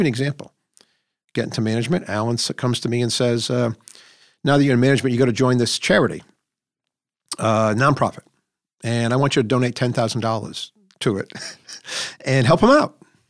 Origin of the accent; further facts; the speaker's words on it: New England, United States; I come from New England